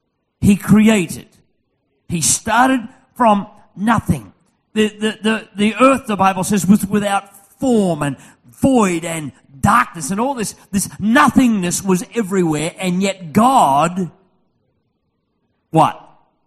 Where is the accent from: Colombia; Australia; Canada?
Australia; Well, I'm an Aussie, as you know